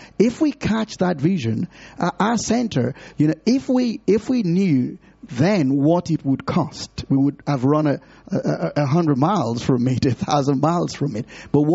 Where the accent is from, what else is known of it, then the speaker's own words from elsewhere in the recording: Nigeria; I come from Nigeria